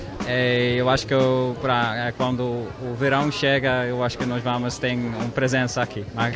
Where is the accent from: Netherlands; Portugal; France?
Netherlands; Amsterdam, North Holland; Portuguese is a second language; moved away as an adult; now in Brazil; Eu sou holandês, eu sou de Amsterdã.